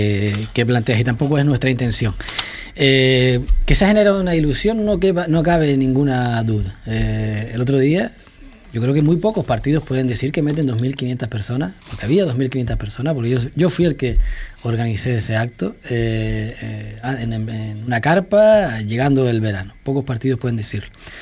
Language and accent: Spanish; San Bartolomé de Tirajana, Canary Islands, Spain; yo que soy de allí, de San Bartolomé, de Tirajana